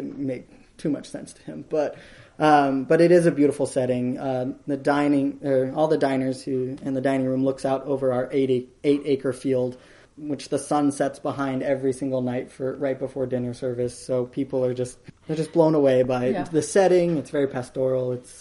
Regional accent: Iowa, United States; It's something that I kind of took for granted growing up in Iowa and growing up on a farm in Iowa.

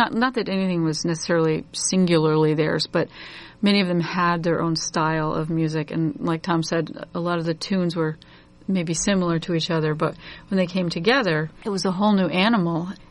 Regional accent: Ireland; I'm Irish. My family's Irish. And I grew up listening to, some Irish music and among other things.

